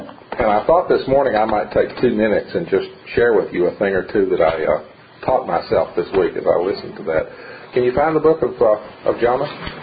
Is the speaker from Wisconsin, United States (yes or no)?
no; Oak Ridge, Tennessee, United States; born there; I was born in Oak Ridge behind the fence. Dad was working on it.